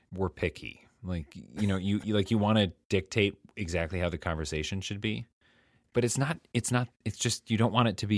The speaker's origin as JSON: {"language": "English", "region": "North Woods", "country": "United States", "tie": "born or raised there", "said": "I grew up in the North Woods"}